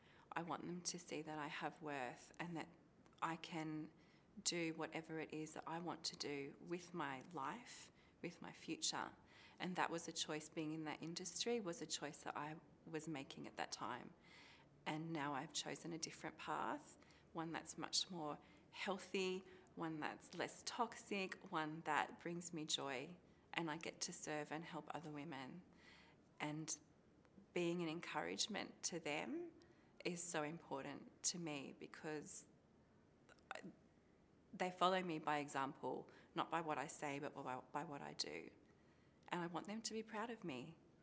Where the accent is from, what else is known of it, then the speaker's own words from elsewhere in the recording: Sydney, New South Wales, Australia; I'm from Sydney, Australia.